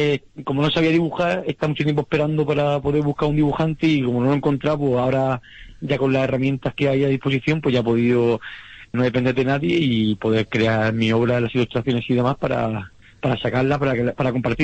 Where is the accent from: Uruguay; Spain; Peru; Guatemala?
Spain; Cieza, Region of Murcia; moved away as an adult; tengo 35 años y nací en Murcia, pero soy de Cieza. Como antiguamente no había hospitales dentro de los pueblos, pues tenés que nacer en la capital.